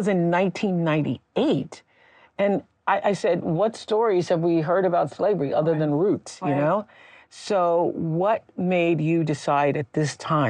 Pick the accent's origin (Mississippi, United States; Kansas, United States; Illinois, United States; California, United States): Mississippi, United States; You know, we're both from Mississippi.